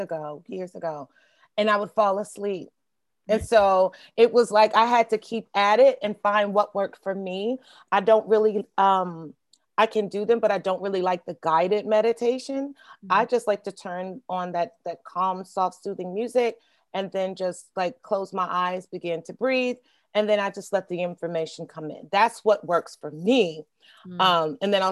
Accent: Louisville, Kentucky, United States; And people like I come from Louisville, Kentucky, Midwestern area.

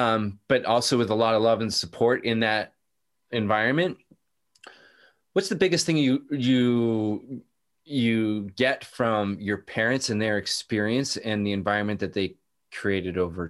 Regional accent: Canada; now in United States; as a Canadian living in the States now, but as a Canadian

